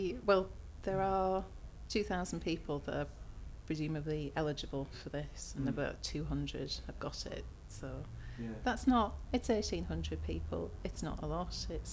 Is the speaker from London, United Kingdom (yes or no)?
no; North East England, United Kingdom; also born or lived in Carmarthen; now in Macclesfield, United Kingdom; I was born in Carmarthen, grew up in the northeast of England, quite away from the Angel of the North, but a bit further south. I live near Manchester, a place called Macclesfield.